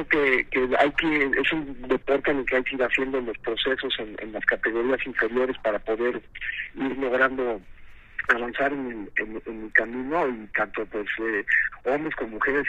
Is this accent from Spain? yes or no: no; Mexico; pero representándonos a todos como mexicanos en los seriales más importantes